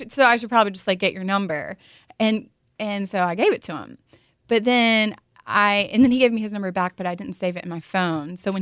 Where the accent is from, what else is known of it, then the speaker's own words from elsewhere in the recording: North Carolina, United States; now in Los Angeles, United States; I'm from North Carolina.